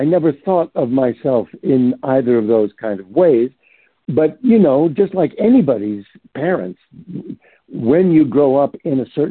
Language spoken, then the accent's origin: English; New York City, New York, United States; And I grew up in New York City, where the theater was the thing.